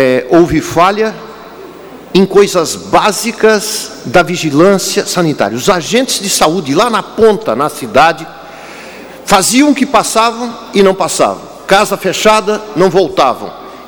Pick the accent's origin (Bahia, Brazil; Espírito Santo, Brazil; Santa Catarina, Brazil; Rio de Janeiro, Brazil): Santa Catarina, Brazil; um problema que aconteceu, que nos envergonhou como catarinenses em 2014